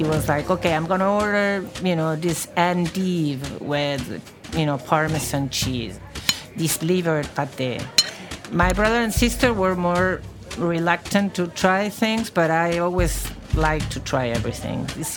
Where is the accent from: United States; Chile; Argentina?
Argentina; Buenos Aires; I'm from Buenos Aires, Argentina.